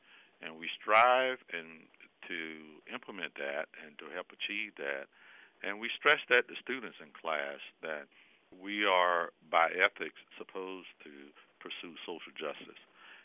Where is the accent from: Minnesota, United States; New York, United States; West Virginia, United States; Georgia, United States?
Georgia, United States; Savannah; in 1967, you know, growing up in Savannah.